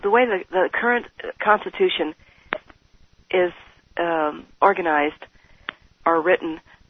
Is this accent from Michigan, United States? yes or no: no; California, United States; I'm from California, and I'm a member of ACB.